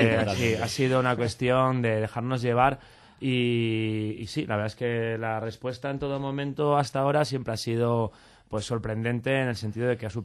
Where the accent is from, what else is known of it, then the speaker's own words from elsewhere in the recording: Valladolid, Castile and León, Spain; yo soy de Valladolid